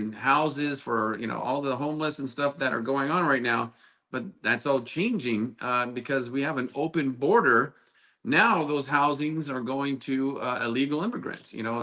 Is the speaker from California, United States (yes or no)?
yes; California, United States; this is not the way that I grew up here in San Fernando Valley and Santa Clarita